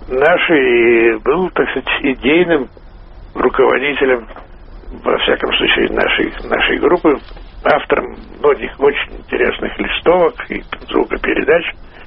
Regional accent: Kyiv, Ukraine; now in Moscow, Russia; я приехал в Сокольники из Киева. Я школу кончал в Киеве, немецкую, потом учился на рафаке, потом приехал в Москву

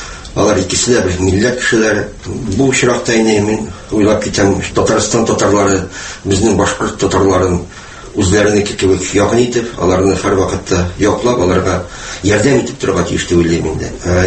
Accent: Bakaly, Bashkortostan, Russia; Менә безнең якларда Бахалы якларында крәшен татарлары яши.

